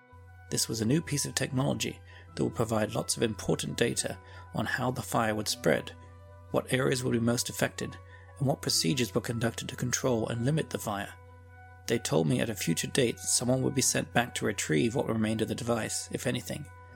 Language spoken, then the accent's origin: English; England, United Kingdom; Being English, since I was a young boy, I have always been absolutely fascinated by historical items.